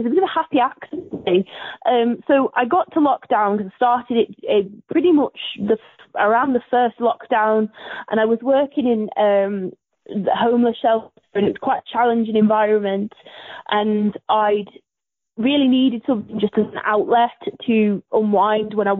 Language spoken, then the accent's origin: English; West Midlands, United Kingdom; growing up in Shropshire